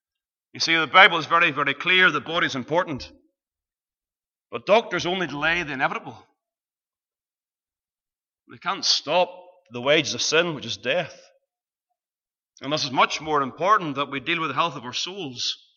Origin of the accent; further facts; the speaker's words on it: Ballymena, Northern Ireland, United Kingdom; I was raised in the Baptist church in Ballymena